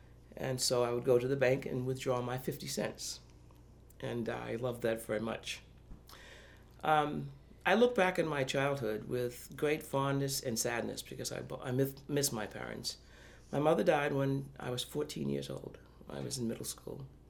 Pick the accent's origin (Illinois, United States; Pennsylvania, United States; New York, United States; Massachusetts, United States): Massachusetts, United States; Boston; I was born in Boston, Massachusetts. I went to public school in Boston, and graduated from a public high school as the president of my class.